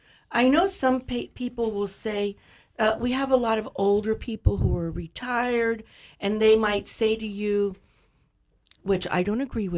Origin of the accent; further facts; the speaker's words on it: United States; As you know, I grew up here in Charlotte County. I went to the elementary school here, and I'm the first woman to grow up here, come back and practice medicine.